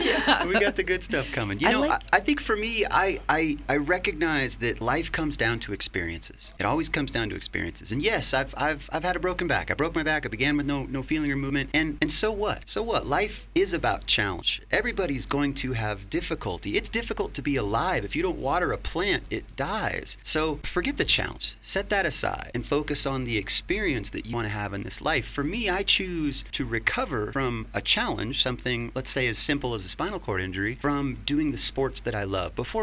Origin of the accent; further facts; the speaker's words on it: Incline Village, Nevada, United States; I grew up in Incline Village and thought about it as a kid